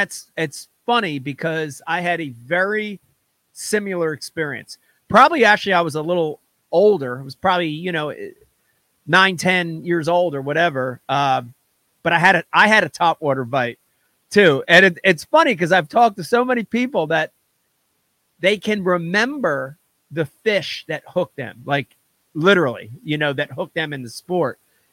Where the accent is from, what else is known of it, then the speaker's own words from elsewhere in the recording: New Jersey, United States; A young kid growing up in New Jersey, Runnymede or Mount Laurel or Trenton or wherever, fishing's not necessarily, you know, a thing that is big, you know, in New Jersey for a kid.